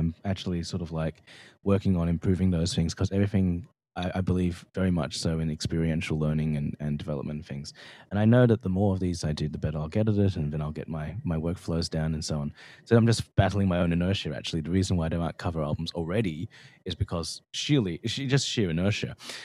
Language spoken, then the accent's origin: English; Australia; And then all the way down near the bottom of about 7-9% is Australia, despite me being Australian.